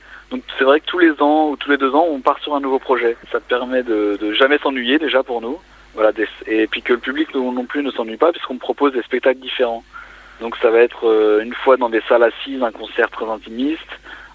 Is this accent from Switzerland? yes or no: no; Cergy-Pontoise, Île-de-France, France; De région parisienne à la base. Alors maintenant, on a déménagé tous un peu partout. Mais voilà, on vient de Cergy-Pontoise en région parisienne.